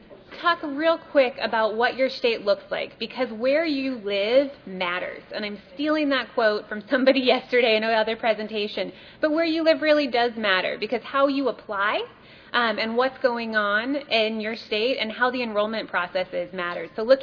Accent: Pacific Northwest, United States; I'm from the Northwest, feel a little upset that they're beating us right now

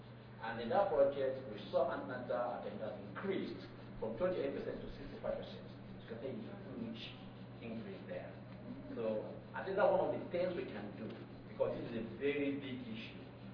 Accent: Nigeria; I'm also from Nigeria.

